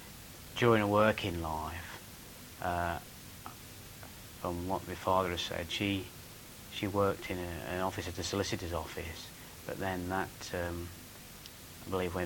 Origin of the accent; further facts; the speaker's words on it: Leicester, East Midlands, United Kingdom; born there; and I was born in Leicester on the 2nd of March 1940.